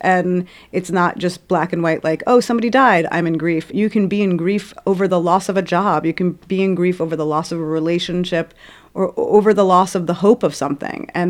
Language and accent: English; Brooklyn, New York, United States; When you're old enough to kind of just like do it yourself and take yourself on the subway, I'm from Brooklyn, and, you know, to take yourself into the city